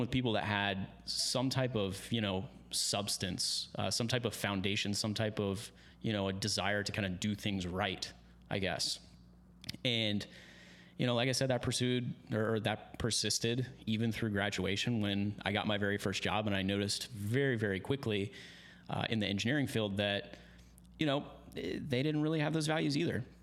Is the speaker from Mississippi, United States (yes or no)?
no; Virginia, United States; outside of the state that I grew up in Virginia.